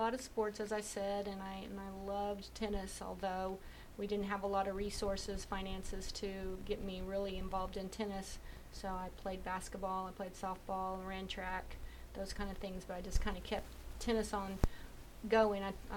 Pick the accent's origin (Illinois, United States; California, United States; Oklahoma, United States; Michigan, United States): Oklahoma, United States; Tulsa; Okay. Well, I was born and raised in Tulsa.